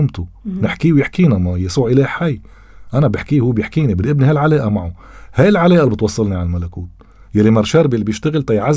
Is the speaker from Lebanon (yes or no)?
yes; Lebanon; أنا لبناني